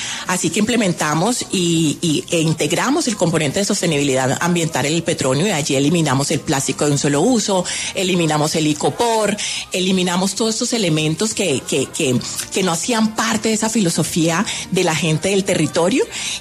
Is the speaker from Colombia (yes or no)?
yes; Colombia; hace parte de lo que somos como colombianos. Somos un país plurietnico y multicultural